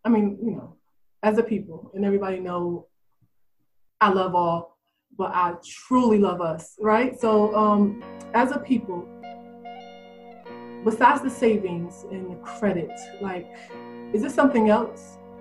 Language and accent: English; New York, United States; You know, I'm from New York, New Jersey area, right?